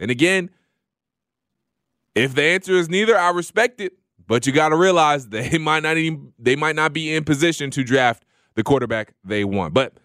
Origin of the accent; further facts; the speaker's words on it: Georgia, United States; And I would love to see that happen in his hometown, also my hometown.